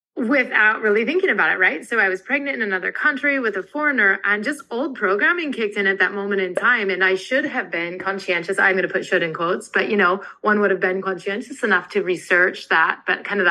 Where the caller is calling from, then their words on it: Porto, Norte, Portugal; I'm in Porto, Portugal.